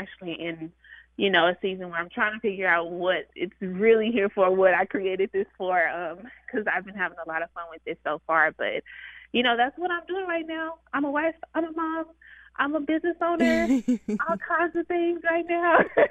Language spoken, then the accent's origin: English; Dallas, Texas, United States; from Dallas, Texas.